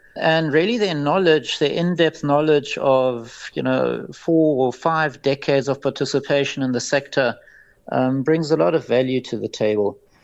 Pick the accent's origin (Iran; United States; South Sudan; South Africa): South Africa; being South African, we obviously love our braai and our poiki.